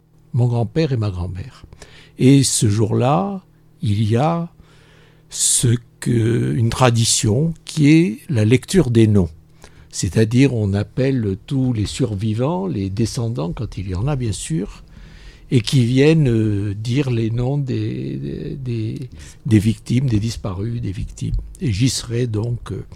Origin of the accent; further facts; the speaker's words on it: France; On est ici chez nous, on est des Français.